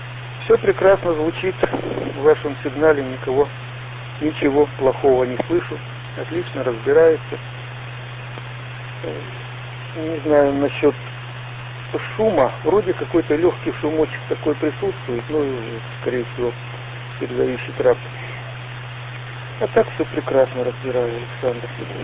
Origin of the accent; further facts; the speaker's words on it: Cheremkhovo, Irkutsk Oblast, Russia; Я сам родом из Иркутской области, город Черемхово.